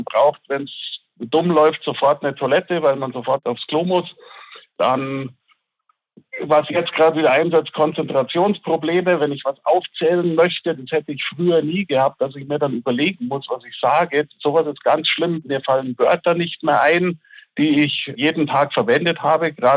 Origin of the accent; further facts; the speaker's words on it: Bavaria, Germany; Ich komme selber aus Bayern